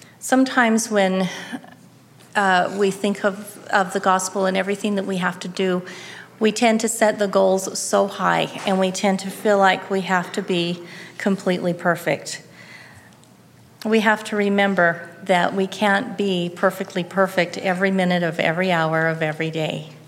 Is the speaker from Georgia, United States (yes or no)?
no; Salt Lake City, Utah, United States; also born or lived in Spanish Fork / Pleasant Grove; now in Orem, United States; I was raised in Salt Lake City till I was about 12 years old, and then my family moved down to Spanish Fork, and I've lived in the Spanish Fork Payson area ever since.